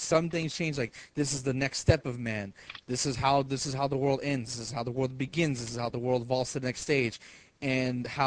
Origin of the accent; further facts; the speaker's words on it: Texas, United States; People should agree with me because I'm from Texas